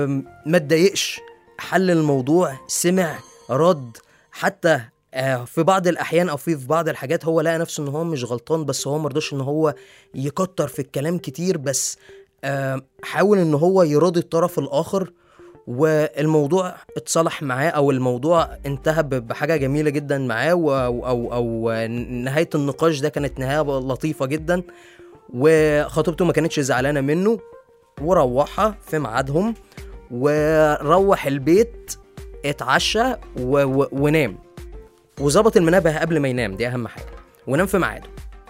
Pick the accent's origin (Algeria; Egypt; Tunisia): Egypt; وكلنا كمصريين لازم نكون واقفين جنبه